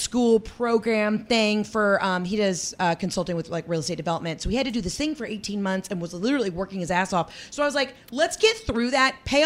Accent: the South, United States; You know, I've even said, you know, God, I'm from the South.

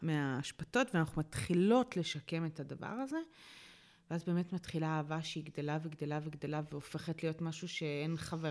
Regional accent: Nahariya, Northern District, Israel; אז גדלנו בנהריה והיינו משפחה שהיו לה תקופות יפות יותר ופחות, אבל משפחה עצמאית בפריפריה

